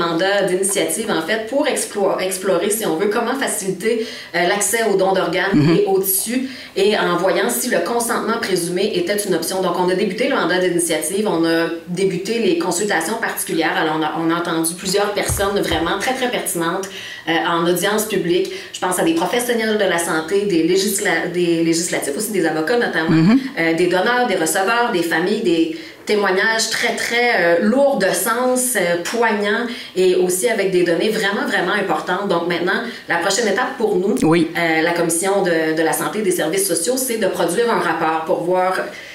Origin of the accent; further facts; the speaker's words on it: Quebec, Canada; je suis gaspésienne de la baie des Chaleurs. J'utilise l'hôpital de Maria, j'y élève mes enfants